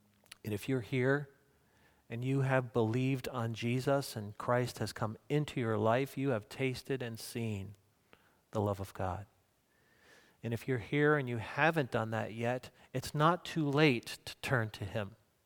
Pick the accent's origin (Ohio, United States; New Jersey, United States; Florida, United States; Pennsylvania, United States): New Jersey, United States; As a boy, I grew up on Barnegat Bay in New Jersey.